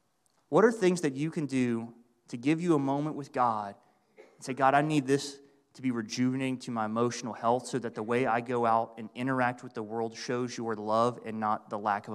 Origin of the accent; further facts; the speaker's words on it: Florida, United States; now in Georgia, United States; I grew up in Northeast Florida. We went fishing. We didn't hunt.